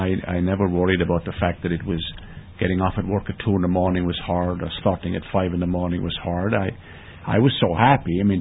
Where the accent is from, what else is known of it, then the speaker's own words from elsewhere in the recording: Ireland; As being Irish and being male, you don't ask questions.